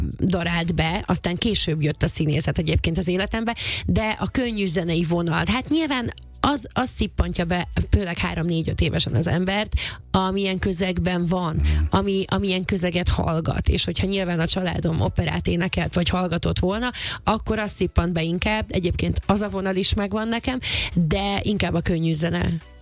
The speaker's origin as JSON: {"language": "Hungarian", "region": "Vojvodina", "country": "Serbia", "tie": "born there", "said": "Én már előtte is énekeltem aktívan Vajdaságban, ugye vajdasági szülött vagyok, és hát nagyon kevés lehetőségünk volt kisebbségi magyarként egyébként ott karriert befutni"}